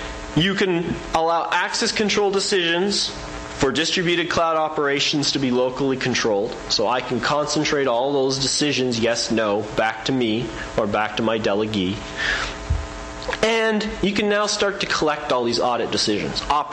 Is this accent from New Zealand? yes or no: no; Canada; now in United States; I mean, I'm Canadian, so I trust my government. I probably shouldn't, but I've been down in the US for too long.